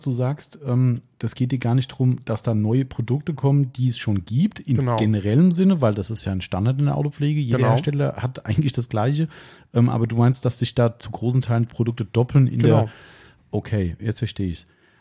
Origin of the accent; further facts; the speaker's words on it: Waldems, Hesse, Germany; Also bin jetzt hier nicht in Waldems geboren, aber halt mein Ursprungsort, wo ich aufgewachsen bin